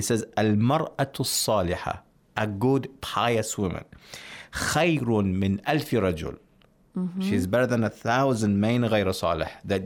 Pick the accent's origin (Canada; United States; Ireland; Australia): Australia